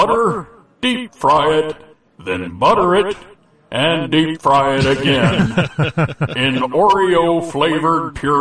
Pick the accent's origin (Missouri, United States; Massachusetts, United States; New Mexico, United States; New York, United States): New York, United States; now in Texas, United States; I always root for my home state, which is New York. But I also root for Texas because I work down here.